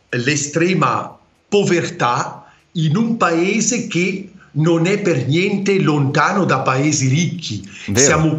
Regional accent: Morbio Inferiore, Ticino, Switzerland; now in Neuchâtel, Switzerland; sono di Morbio Inferiore, di origine. Sono nato a Morbio Inferiore, poi dopo con gli studi che ho fatto in teologia, eccetera, all'Università di Friburgo, sono andato a abitare nel canton di Neuchâtel

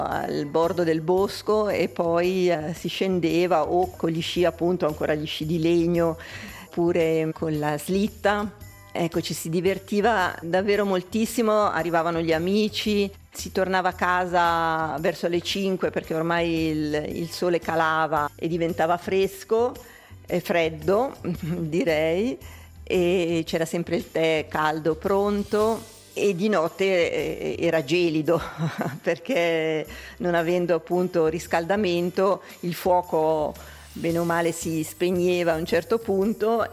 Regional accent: Muralto, Ticino, Switzerland; Esattamente, sì, a Muralto.

